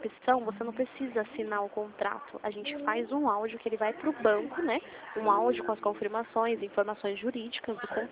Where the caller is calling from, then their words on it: Limeira, São Paulo, Brazil; como eu sou aqui do interior de São Paulo, né, eu falo aqui de Limeira, São Paulo, não sei se você conhece, a gente fala aqui do centro de Limeira.